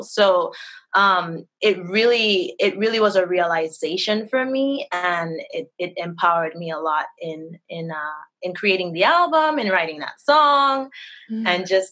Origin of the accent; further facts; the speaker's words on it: Trinidad & Tobago; now in United States; Well, I'm in Florida.